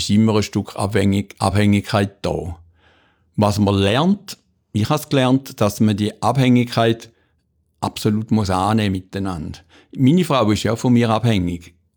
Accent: Stein am Rhein, Schaffhausen, Switzerland; Ich bin am Wasser aufgewachsen. Wer nicht, das nicht ist, der weiss nicht, was das bedeutet für ein Kind. Wir haben in Stein am Rhein gewohnt, wunderschönes Städtchen.

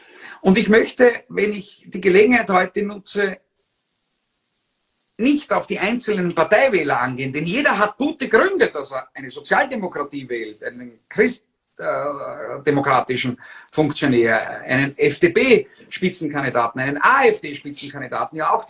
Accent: Austria; jetzt sind wir Österreicher Flinschis auf der Landkarte

